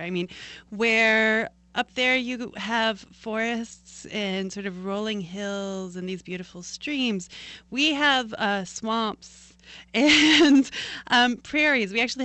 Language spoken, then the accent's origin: English; Cooperstown, New York, United States; I mean, I grew up in Cooperstown.